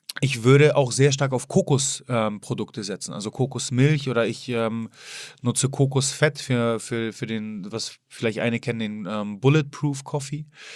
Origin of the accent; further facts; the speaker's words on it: Poland; Genau, als Pole, du weißt du immer